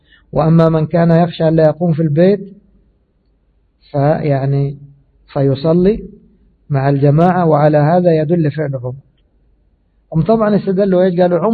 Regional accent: Egypt; أنا كنت أعرف مسجد عندنا في مصر معروف أن هذا مسجد الختمة

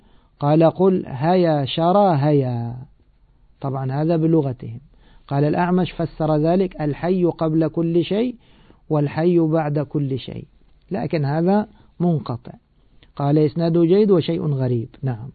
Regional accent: Egypt; واللفت هذا معروف عندنا في مصر.

